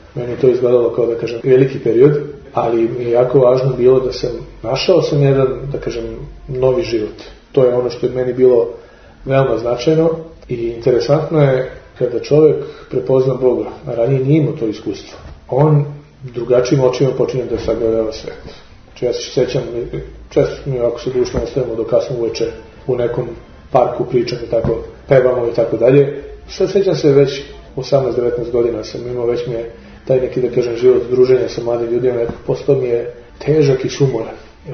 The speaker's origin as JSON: {"language": "Serbian", "region": "Belgrade", "country": "Serbia", "tie": "born or raised there", "said": "Ja sam rođen u Beogradu, 73. godine sam rođen u Beogradu, tačnije u Zemunu, tada moji roditelji su živjeli u Zemunu, a sam imao 3,5 godine, prešao sam ovde u centar grada, bio sam parohijan Saborne crkve u ulici Maršala Birjuzova."}